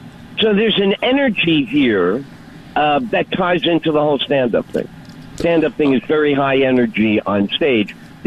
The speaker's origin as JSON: {"language": "English", "town": "New York City", "region": "New York", "country": "United States", "said": "I'm from the Bronx."}